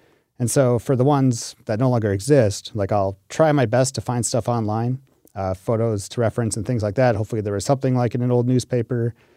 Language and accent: English; Green Bay, Wisconsin, United States; But I grew up in Green Bay. It was kind of like where we always hung out.